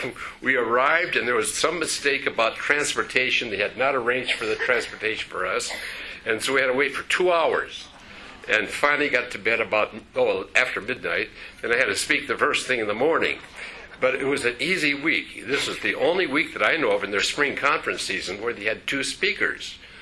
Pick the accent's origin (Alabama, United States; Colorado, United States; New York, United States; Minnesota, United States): Minnesota, United States; Hinckley; As you remember, I grew up in Hinckley, Minnesota, where the men are men and pansies are flowers and the women are slightly above average.